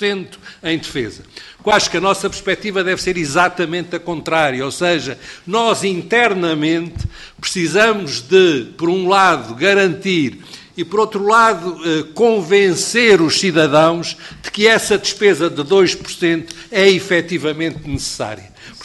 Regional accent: Azores, Portugal; porque nasci lá e vivo lá, mas não é isso que interessa aqui. Eu aqui gostava de não ser identificado como açoriano

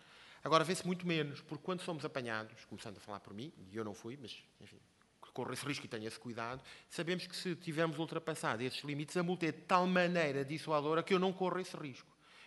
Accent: Portugal; Eu sou português, tenho 3 filhos, quero viver cá

